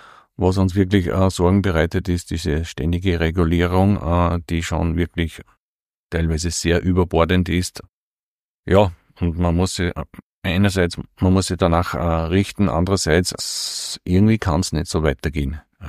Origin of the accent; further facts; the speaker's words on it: Upper Austria, Austria; born there; now in St. Florian, Austria; Ich bin gebürtiger Mühlviertler und bin dann durch die Mittelschule nach St. Florian gekommen und seither wohne ich in St. Florian.